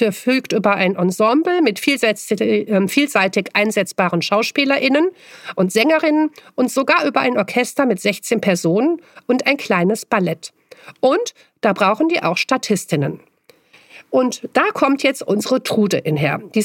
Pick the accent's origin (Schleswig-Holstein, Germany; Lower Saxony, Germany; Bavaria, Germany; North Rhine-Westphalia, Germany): North Rhine-Westphalia, Germany; Cologne; Ich bin nur aus Müllem.